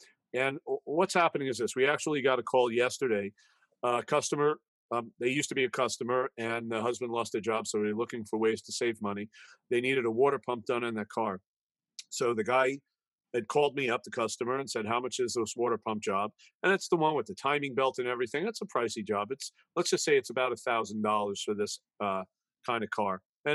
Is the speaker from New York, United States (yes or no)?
yes; New York, United States; And as everybody knows, I'm a New Yorker.